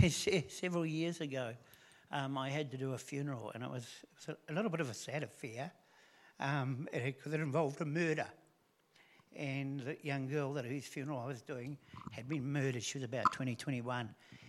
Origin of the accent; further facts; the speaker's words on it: Helensville, Auckland, New Zealand; I grew up in Helensville, which is a small town.